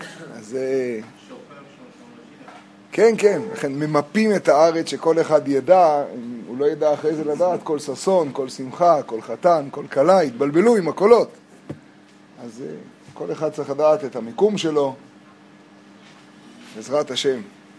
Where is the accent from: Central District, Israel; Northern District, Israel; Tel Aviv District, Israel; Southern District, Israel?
Northern District, Israel; עולם הפוך, אנחנו מהצפון, שם לא מבינים את הדברים האלה של המרכז וירושלים. אנחנו ליד לבנון, זה הכל רגוע.